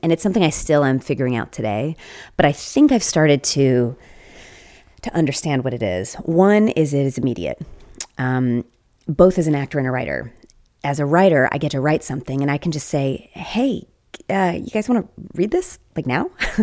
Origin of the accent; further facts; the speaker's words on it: Southern United States, United States; who I obviously gravitated to his plays as a Southerner myself